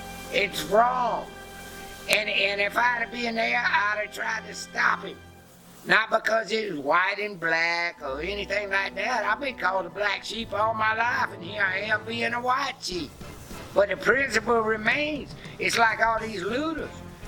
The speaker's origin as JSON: {"language": "English", "country": "United States", "tie": "born there", "said": "And I was born here in America. I didn't have no choice in that matter."}